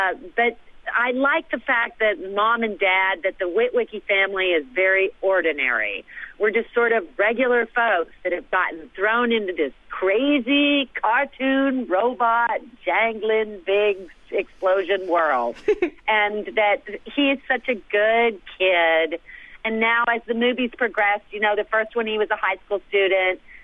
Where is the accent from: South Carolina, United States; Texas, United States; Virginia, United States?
Texas, United States; I'm originally from Texas.